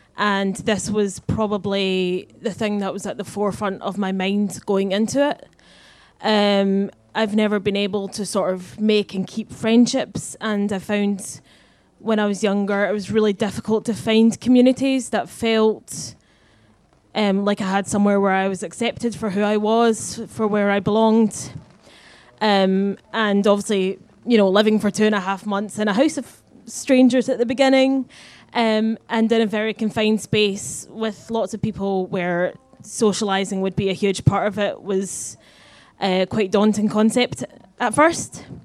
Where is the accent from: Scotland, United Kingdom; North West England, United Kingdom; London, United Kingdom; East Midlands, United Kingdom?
Scotland, United Kingdom; Glasgow; I'm 28 from Glasgow.